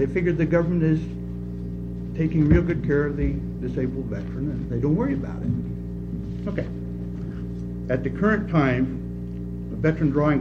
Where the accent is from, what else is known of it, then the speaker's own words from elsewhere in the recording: Salem, United States; I was born and raised in Salem. I am 56 years old.